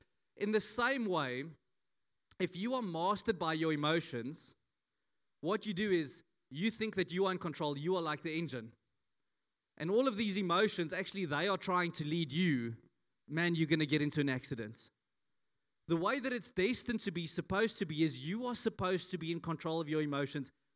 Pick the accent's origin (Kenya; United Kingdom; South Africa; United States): South Africa; Johannesburg, Gauteng; moved away; I come from Joburg, and I've been out of Joburg now for 20 years, but Joburg is not out of me.